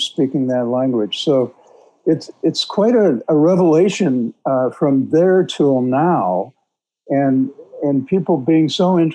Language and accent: English; Iowa, United States; As a young person growing up in Iowa, I grew up in a farming community that had a strong Czech presence, second generation Czech farmers that came from Bohemia, and also a little bit of German farming community as well.